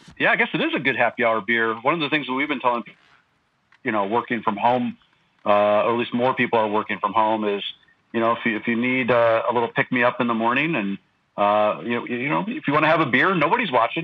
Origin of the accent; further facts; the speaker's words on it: St. Louis, Missouri, United States; I'm from the St. Louis area originally. Growing up, I always either wanted to work for the St. Louis Cardinals or Anheuser-Busch. So I remember, you know, driving past the big brewery there as a kid.